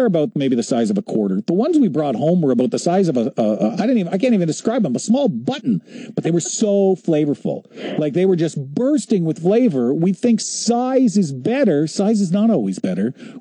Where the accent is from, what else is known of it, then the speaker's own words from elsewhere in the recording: London, Ontario, Canada; growing up in London was awesome because we were not too, we were right across from a farm. Mm-hmm. I grew up on the other side of Fanshawe Park Road. And so right across from me was farmland.